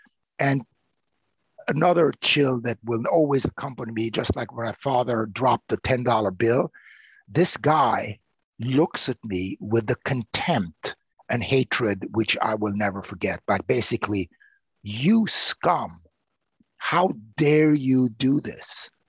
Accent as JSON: {"language": "English", "region": "Vienna", "country": "Austria", "said": "I come from Vienna, the Viennese Gymnasium"}